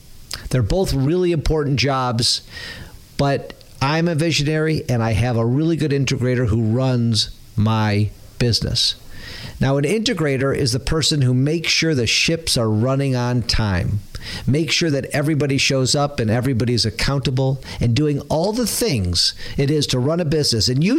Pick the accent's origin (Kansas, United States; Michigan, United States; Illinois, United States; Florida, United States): Michigan, United States; Detroit; I'm from Detroit.